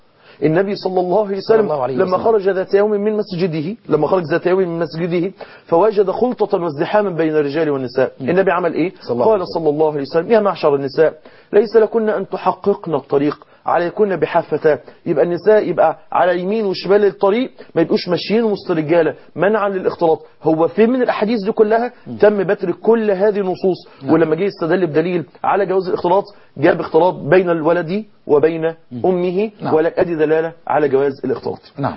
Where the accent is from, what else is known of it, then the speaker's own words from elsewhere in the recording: Egypt; المكان اللي احنا بنسميه عندنا في مصر بز الرجل